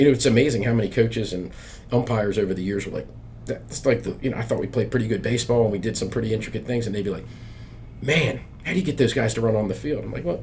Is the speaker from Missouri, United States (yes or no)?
no; New Jersey, United States; I said, I'm from Jersey, man. I don't know.